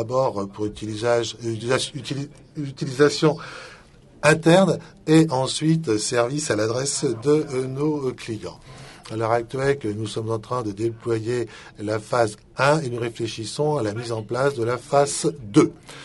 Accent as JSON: {"language": "French", "country": "France", "said": "Vous savez, je suis français, je pense qu'une image vaut des milliers de mots."}